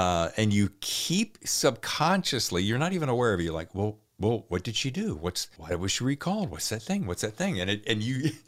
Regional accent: the South, United States; I'm from the South originally

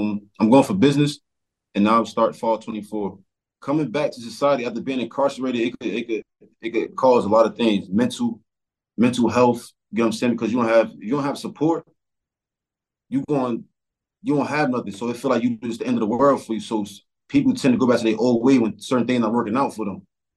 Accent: New Jersey, United States; I'm 25 years old. I'm from New Jersey Central, to be exact.

